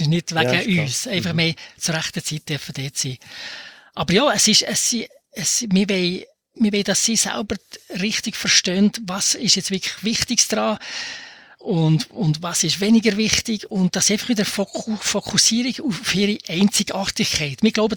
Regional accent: Switzerland; Wir müssen uns auch nicht überfordern, wir sind Schweizer

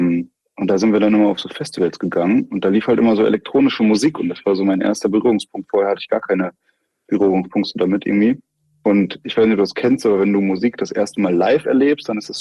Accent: Nordhorn, Lower Saxony, Germany; Also ich bin aufgewachsen in Nordhorn. Für Leute, die das nicht kennen, wahrscheinlich die meisten. Das ist direkt an der niederländischen Grenze.

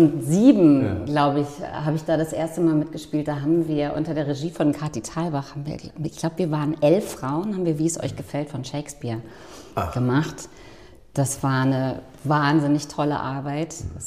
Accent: Osnabrück, Lower Saxony, Germany; now in Berlin, Germany; ich bin in Osnabrück aufgewachsen und seit 2002 bin ich hier.

